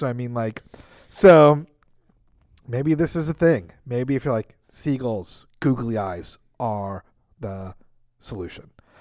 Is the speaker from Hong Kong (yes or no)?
no; United States; You know, we're American.